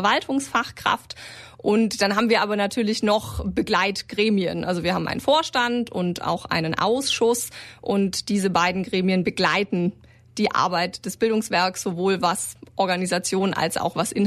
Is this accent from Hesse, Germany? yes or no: no; Ulm, Baden-Württemberg, Germany; Also ich bin gebürtige Ulmerin, also so ein richtiges Ulmer Gewächs, habe hier Abitur gemacht